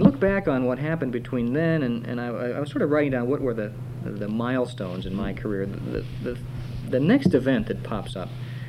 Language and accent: English; United States; And as an American.